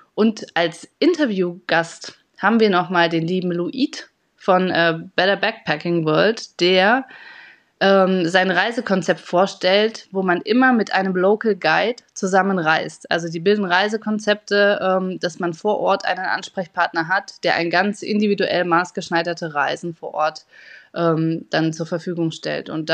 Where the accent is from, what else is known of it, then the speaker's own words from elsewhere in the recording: Potsdam, Brandenburg, Germany; ich komme aus Potsdam. Potsdam liegt ja in Brandenburg beim Spreewald